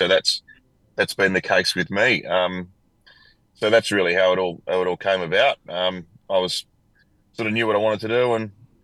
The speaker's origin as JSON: {"language": "English", "town": "St Clair", "region": "New South Wales", "country": "Australia", "tie": "born or raised there", "also_born_or_lived": "Glenmore Park / Penrith", "said": "I grew up in St. Clair, mate, firstly, and did my primary schooling there and then moved to Glenmore Park, then lived a little bit of time in Penrith itself. So born and bred in the West."}